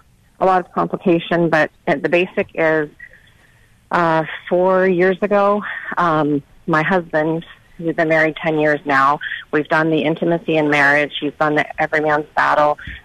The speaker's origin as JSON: {"language": "English", "region": "New England", "country": "United States", "said": "We were in California at the time, and I'm from New England"}